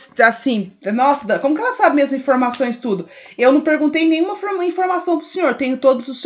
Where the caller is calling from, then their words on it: São Carlos, São Paulo, Brazil; Como a gente é de São Carlos, aí o senhor tira a foto e me manda que eu faço os trâmites aqui no caso